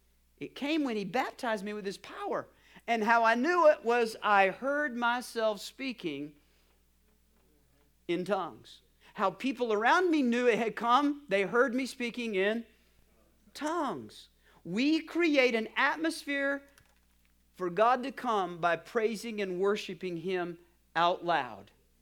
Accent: New Mexico, United States; And really, I come from New Mexico, so it's just a little bit after 7.

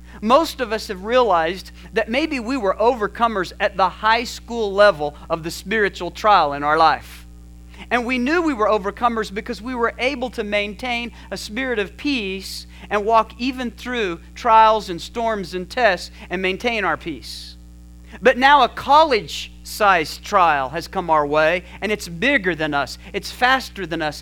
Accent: Flora Vista, New Mexico, United States; I was from Flora Vista, New Mexico. I had grown up in the country, but now I have come to the city.

